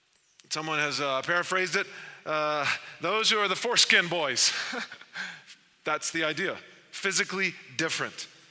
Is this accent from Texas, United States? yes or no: yes; Texas, United States; one of my mentors in the church I grew up in Texas